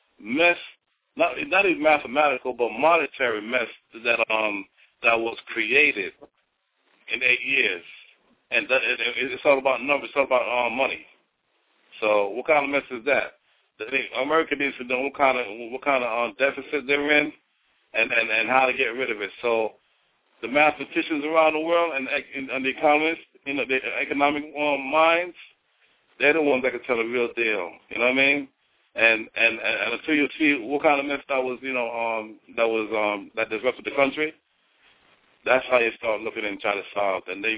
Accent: New Jersey, United States; Yeah, I'm calling from Atlanta, Georgia. I'm from out of New Jersey right about now.

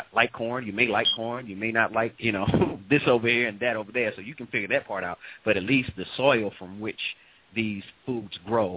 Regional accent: St. Louis, Missouri, United States; St. Louis, originally. St. Louis, Missouri.

